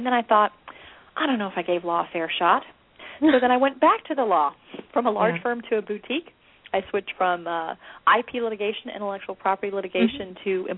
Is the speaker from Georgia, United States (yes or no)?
yes; Georgia, United States; I had the urge to move back to Georgia, my home state, to Atlanta.